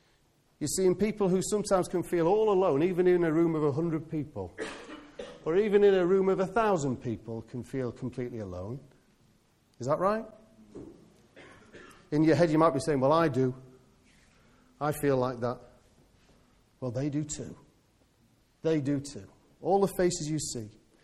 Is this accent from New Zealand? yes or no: no; England, United Kingdom; We don't like to do this because we're very English.